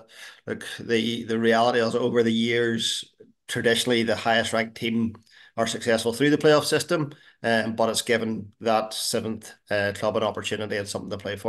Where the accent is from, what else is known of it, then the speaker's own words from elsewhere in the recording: Larne, Northern Ireland, United Kingdom; both at my hometown club at Larne and then later for Ballyclare.